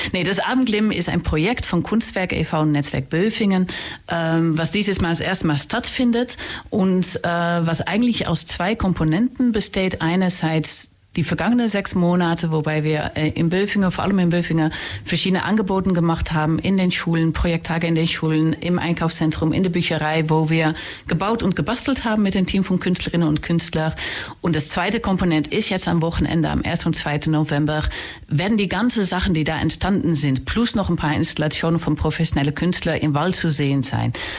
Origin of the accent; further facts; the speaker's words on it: Netherlands; German is a second language; now in Ulm, Germany; wie Sie hören können, komme ich aus den Niederlanden, bin jetzt seit 11 Jahren in Ulm.